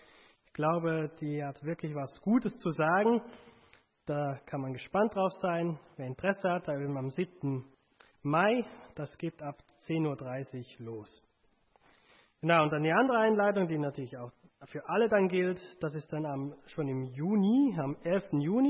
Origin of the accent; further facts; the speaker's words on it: Stein am Rhein, Schaffhausen, Switzerland; vielleicht merkt ihr es auch so ganz bisschen an meinem Akzent, ich komme nicht von hier, ich komme aus der Schweiz. Da bin ich aufgewachsen, kleiner Ort, nennt sich Stein am Rhein, so direkt an der Grenze zu Deutschland, so Bodenseeregion. Da komme ich her